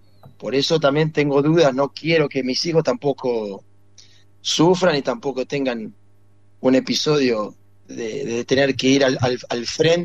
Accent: Punta Alta, Buenos Aires Province, Argentina; born there; Yo nací en Punta Alta, provincia de Buenos Aires, ahí a 10 kilómetros de Bahía Blanca, 1978, yo tengo 45.

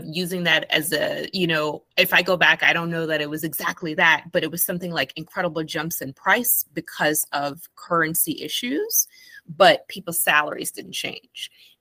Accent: Guyana; I grew up in Guyana, and in my family went through a lot of struggles and there was political turmoil in the country

